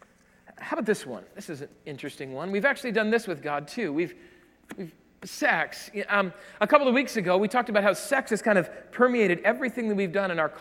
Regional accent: South Dakota, United States; I'm from South Dakota, like deep South Dakota.

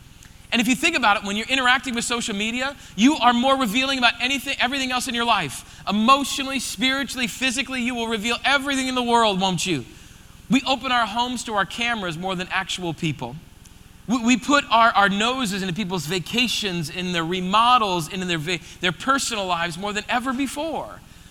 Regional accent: Rapid City, South Dakota, United States; I grew up in Rapid City, South Dakota. And when I was being born there, when I was born there and raised there, it was about 45,000 people was in Rapid City

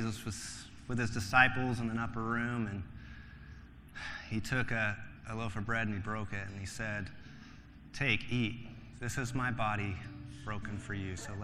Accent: United Kingdom; I'm British, so that would be pretty amazing.

